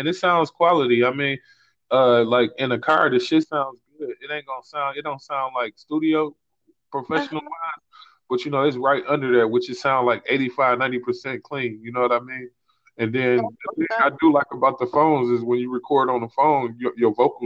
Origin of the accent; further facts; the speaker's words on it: Chicago, Illinois, United States; now in Wisconsin, United States; Okay, I'm from Chicago, but I'm in Wisconsin.